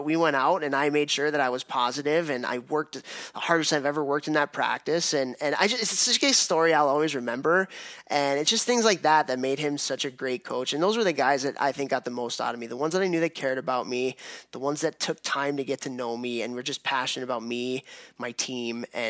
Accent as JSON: {"language": "English", "town": "Chicago", "region": "Illinois", "country": "United States", "tie": "born or raised there", "said": "I didn't want to leave the Midwest. I grew up in Chicago and kind of wanted to stay closer to home."}